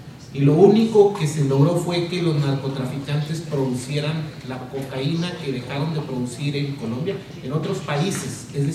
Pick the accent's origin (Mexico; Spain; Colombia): Mexico; Como mexicanos, como víctimas de la violencia, sabemos que las estrategias que se han usado hasta ahora no solo no han funcionado